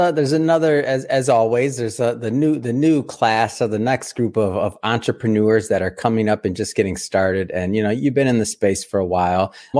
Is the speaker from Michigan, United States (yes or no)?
yes; Detroit, Michigan, United States; some of the early ones that I remember growing up in Michigan and in Detroit